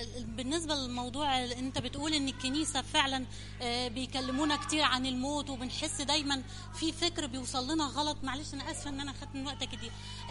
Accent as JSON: {"language": "Arabic", "region": "Upper Egypt", "country": "Egypt", "said": "ما انا من الصعيد انا من اعلى مكان في الصعيد."}